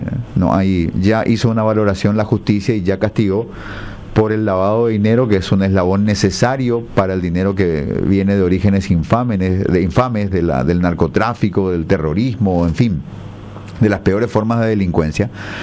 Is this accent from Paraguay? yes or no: yes; Paraguay; como paraguayos vos y yo